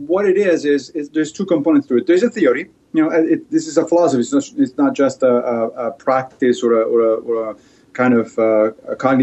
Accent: Rome, Lazio, Italy; also born or lived in Liberia; So I grew up in Italy, in Rome, but I actually was born in Liberia, which is on the western side of Africa.

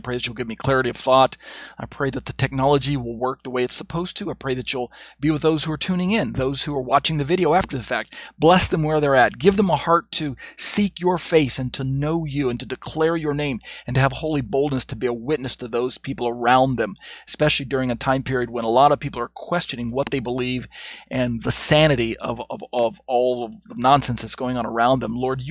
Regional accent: United States; moved away; I'm speaking primarily as an American, even though I don't live in America

